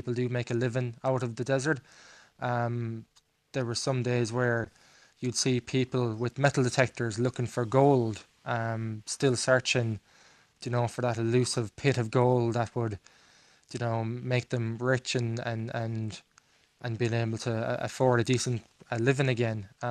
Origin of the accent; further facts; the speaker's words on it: Ireland; because obviously being Irish, we're not used to the 45, 50 degrees Celsius